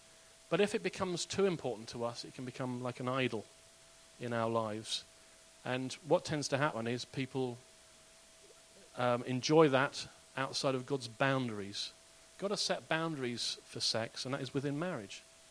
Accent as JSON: {"language": "English", "country": "United States", "said": "I'm American."}